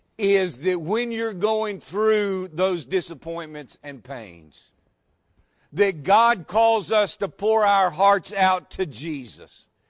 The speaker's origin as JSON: {"language": "English", "town": "Mohawk", "region": "Tennessee", "country": "United States", "said": "When I go on vacation and people ask me where I'm from, and I say I'm from Mohawk, Tennessee, I get the same reaction y'all do."}